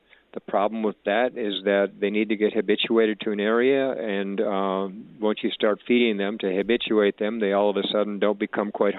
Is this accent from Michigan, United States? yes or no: yes; Michigan, United States; And I saw Roger Staubach play with Navy when I was growing up in Michigan.